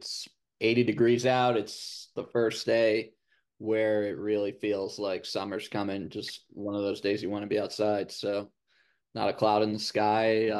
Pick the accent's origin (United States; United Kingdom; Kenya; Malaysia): United States; New York; growing up in New York, as you know from having lived here for a bit, we have multiple teams in every pro sport.